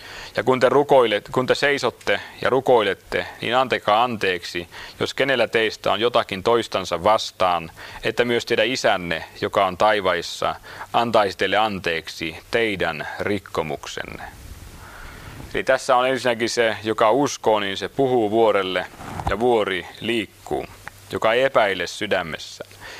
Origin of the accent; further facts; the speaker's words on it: Tavastia, Finland; kun olen hämäläinen